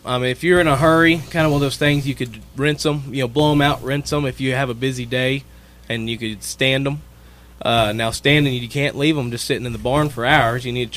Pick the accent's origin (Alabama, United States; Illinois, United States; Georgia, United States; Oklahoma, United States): Oklahoma, United States; Durham; from Durham, Oklahoma.